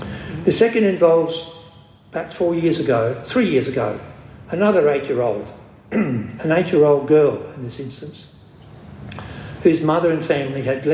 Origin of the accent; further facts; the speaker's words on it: Bundaberg, Queensland, Australia; My wife Shirley and I grew up in Bundaberg.